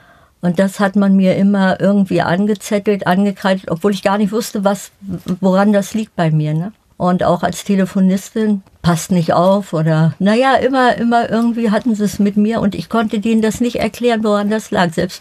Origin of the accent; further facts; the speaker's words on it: Berlin, Germany; Ich bin in der Förderschule in Berlin-Spandau zur Schule gegangen.